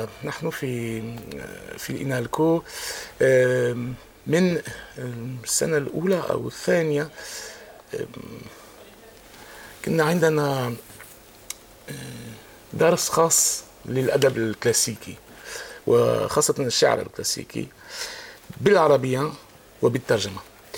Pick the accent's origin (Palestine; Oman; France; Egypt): France; Niort, Nouvelle-Aquitaine; Arabic is a second language; أنا بالأول أنا كبرت في فرنسا في غرب فرنسا في مدينة صغيرة نيور